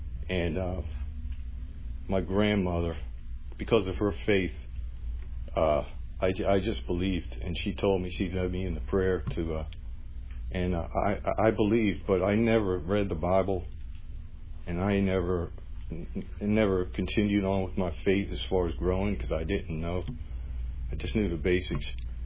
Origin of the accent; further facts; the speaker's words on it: New Jersey, United States; I'm 59 years old, and I'm from New Jersey.